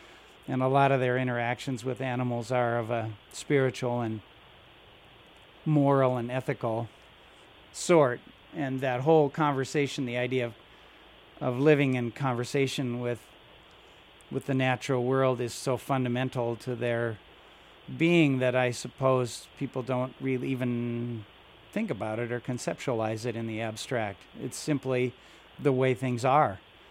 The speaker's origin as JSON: {"language": "English", "region": "Midwest", "country": "United States", "tie": "born or raised there", "said": "coming from a very probably a similar background to your own, growing up in the Midwest."}